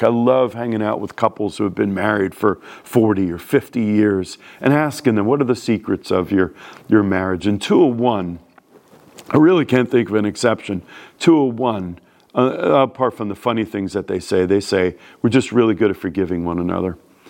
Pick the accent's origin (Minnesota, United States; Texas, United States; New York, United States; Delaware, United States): New York, United States; New York City; Look, I'm from New York City. I know what it means to speak bluntly and speak frankly.